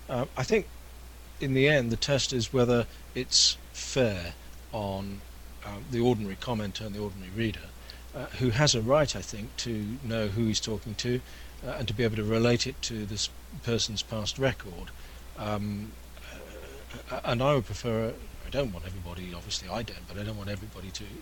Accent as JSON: {"language": "English", "region": "England", "country": "United Kingdom", "said": "But there again, I'm English."}